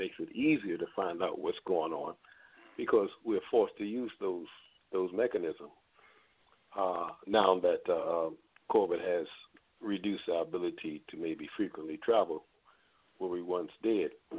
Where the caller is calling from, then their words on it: Baltimore, Maryland, United States; I am calling from Baltimore, Maryland.